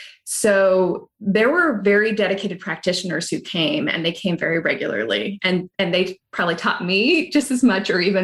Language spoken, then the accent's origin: English; Hawaii, United States; I grew up in Hawaii and in a rural area. And so books were everything for me.